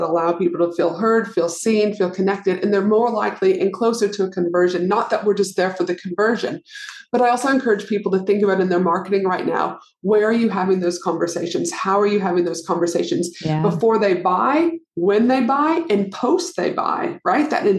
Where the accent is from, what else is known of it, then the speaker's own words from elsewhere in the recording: Canada; I remember back in Canada, we're both from Canada